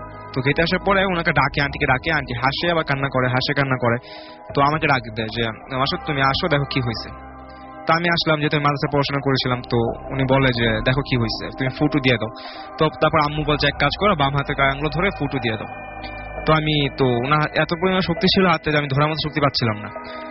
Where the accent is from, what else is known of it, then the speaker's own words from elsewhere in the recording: Tongi, Dhaka Division, Bangladesh; আমি টঙ্গী থেকে।